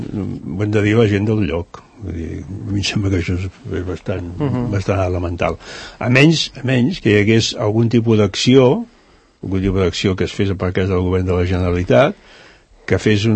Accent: Barcelona, Catalonia, Spain; now in La Floresta, Spain; jo sóc de Gràcia. Jo he nascut a Gràcia, per tant em toco molt directament en aquest sentit. He viscut a Gràcia fins que vaig tenir 25 anys, quan em vaig casar i vaig venir a viure a la Floresta.

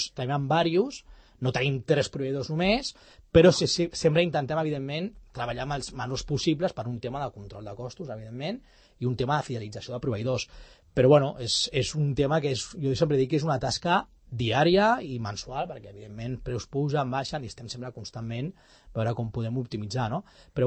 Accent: Catalonia, Spain; hi havia un repte de que som catalans

